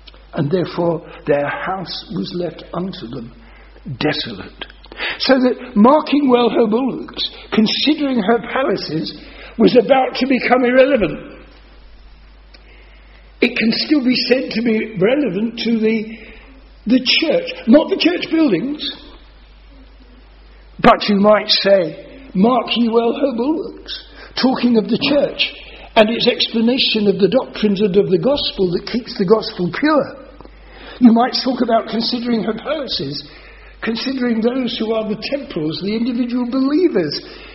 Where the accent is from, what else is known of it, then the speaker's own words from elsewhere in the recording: London, United Kingdom; I'm a Londoner, and I've had ministries in London.